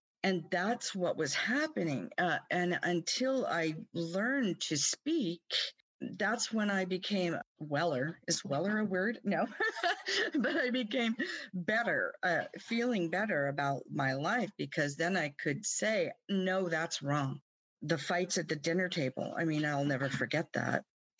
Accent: Oakland, California, United States; I was brought up in Oakland, and I'm 67, so this was during the heyday in the Bay Area.

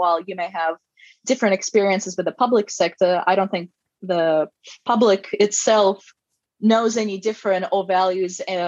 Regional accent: Russia; English is a second language; now in Australia; I come from Russia

